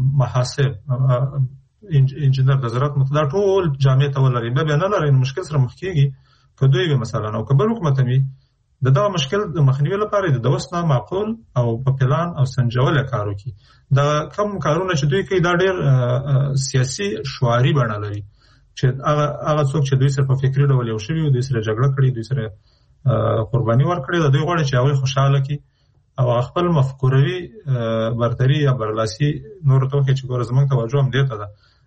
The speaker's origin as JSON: {"language": "Pashto", "country": "Afghanistan", "said": "نو چون موږ د افغانستان خلک یو، د افغانستان په هر فرد"}